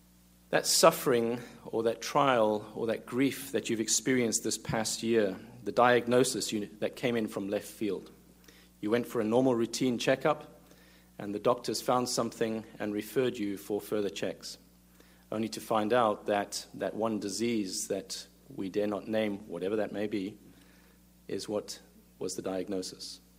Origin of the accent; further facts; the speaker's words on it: South Africa; moved away as an adult; now in United States; 5 years ago now, we came in here from South Africa to the United States.